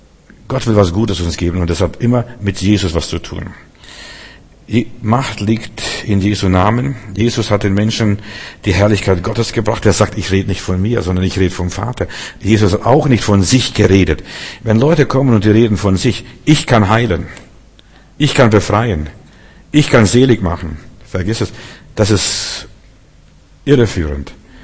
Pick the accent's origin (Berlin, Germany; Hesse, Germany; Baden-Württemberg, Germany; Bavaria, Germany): Baden-Württemberg, Germany; Stuttgart; Also ich bin Stuttgarter und ich wohne hier schon seit Jahren.